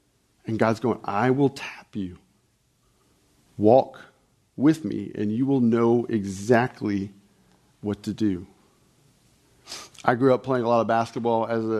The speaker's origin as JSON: {"language": "English", "country": "United States", "said": "Lord, I confess as an American, there's so much fear for my country. Lord, I love this country."}